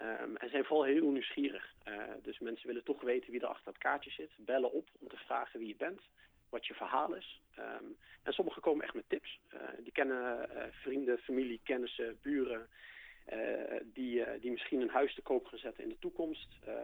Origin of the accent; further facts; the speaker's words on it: Limburg, Netherlands; Ik kom zelf uit Limburg. Wij zijn gaan wonen in het midden van het land, mooi tussen beide families in.